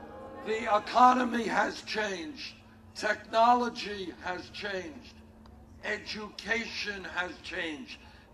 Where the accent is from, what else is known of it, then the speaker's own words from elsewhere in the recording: Burlington, Vermont, United States; here in Rapid City, in my hometown of Burlington, Vermont